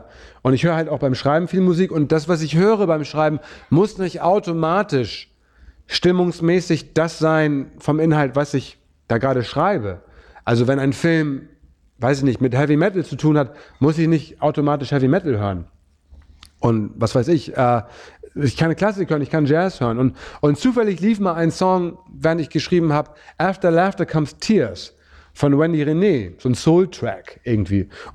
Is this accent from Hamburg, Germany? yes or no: yes; Hamburg, Germany; Hamburg und Lokalpatriotismus und so, ne? Dass diese Stadt halt meine Heimat ist und die Heimat ist, die ich liebe